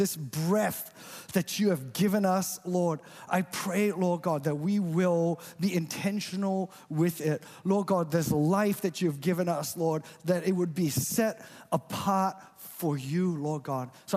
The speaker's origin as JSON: {"language": "English", "country": "Malaysia", "tie": "born or raised there", "said": "You know, I grew up in Malaysia."}